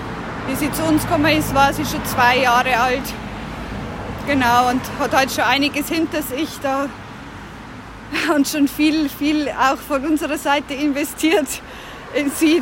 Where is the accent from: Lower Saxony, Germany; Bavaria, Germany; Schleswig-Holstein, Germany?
Bavaria, Germany; Regensburg; ich komme aus Regensburg, Niederbayern.